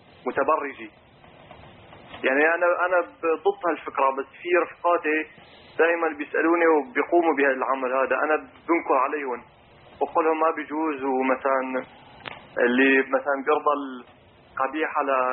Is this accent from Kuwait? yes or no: no; Syria; now in Cyprus; الحمد لله أنا الحقيقة من سوريا بس مقيم في قبرص حاليا